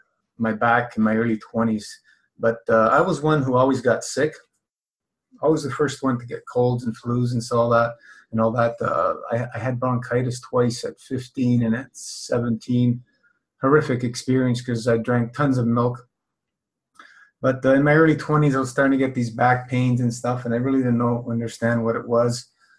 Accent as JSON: {"language": "English", "town": "Toronto", "region": "Ontario", "country": "Canada", "tie": "born or raised there", "said": "Growing up, Italian family, parents were from Italy. I was born in Toronto and raised here."}